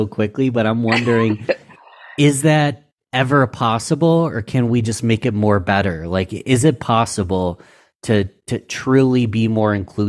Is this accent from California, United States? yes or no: no; Rochester, New York, United States; where I talk to Rochester, New York, my hometown, some of our greatest industry leaders.